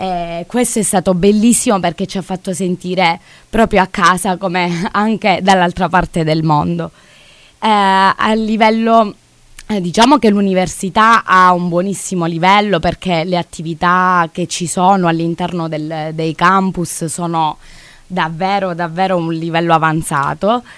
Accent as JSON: {"language": "Italian", "town": "Belvedere Marittimo", "region": "Calabria", "country": "Italy", "said": "vengo da Belvedere Marittimo in provincia di Cosenza."}